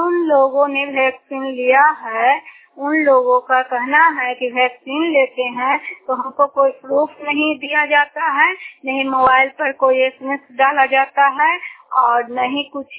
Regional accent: Bihar, India; मैं नालंदा जिला की निवासी हूँ, दामोदरपुर वाला पंचायत की हूँ।

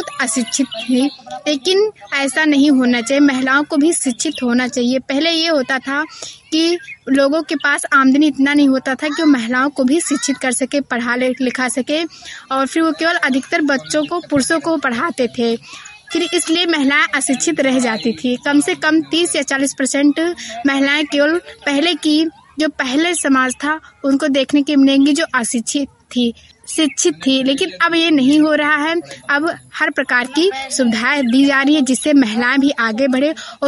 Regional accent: Makunahwa, India; मेरा गांव मकुनाहवा है।

